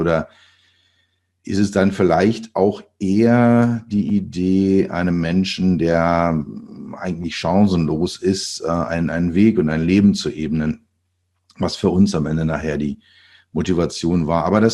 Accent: Berlin, Germany; Für mich als Berliner damals irgendwie, naja, also nicht ernst zu nehmen, weit weg.

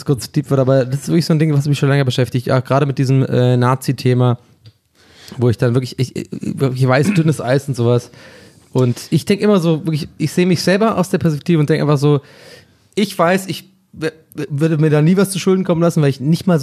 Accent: Ireland; moved away; als Ire, gebürtiger Ire, der da aufgewachsen ist

